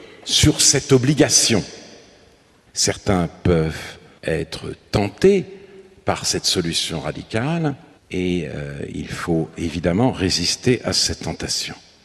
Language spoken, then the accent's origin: French; France; Nous sommes français, que nous le voulions ou non, par la langue que nous parlons.